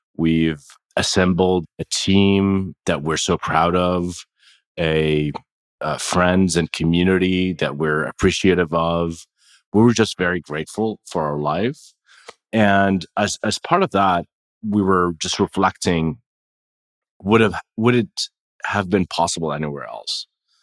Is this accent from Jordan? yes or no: yes; Jordan; We're from Jordan. Grew up, I was born and raised in Jordan to immigrants. So we're multiple generations of immigrants. My father came from the West Bank, and his family from Palestine.